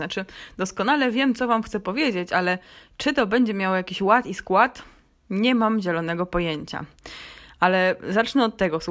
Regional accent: Warsaw, Masovian Voivodeship, Poland; bo ja jestem z urodzenia warszawianką i spędziłam tam pół życia

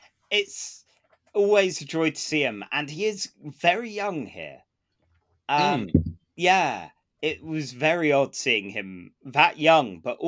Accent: England, United Kingdom; mate, I'm English and I wouldn't.

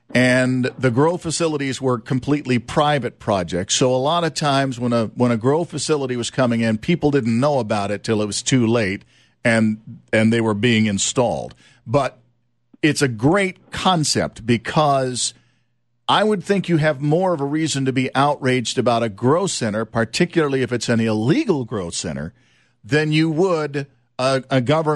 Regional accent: United States; I would be, as an American, I would be more outraged by that than a smelter coming in.

